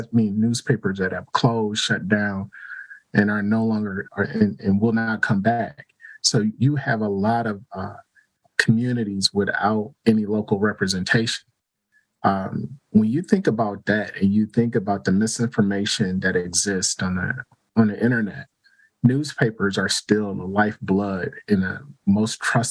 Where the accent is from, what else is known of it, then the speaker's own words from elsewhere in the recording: Milwaukee, Wisconsin, United States; also born or lived in New York / Boston; Well, I was born and raised in Milwaukee. I've been here most of my life. I lived in New York for a little while, lived in Boston for a little while